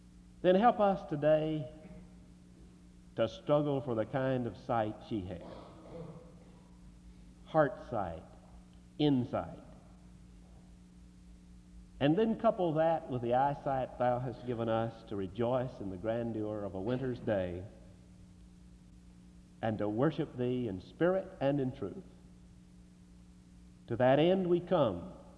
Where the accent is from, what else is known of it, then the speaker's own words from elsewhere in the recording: Mobile, Alabama, United States; went to the Dauphin Way Baptist Church in my home state in Mobile, Alabama.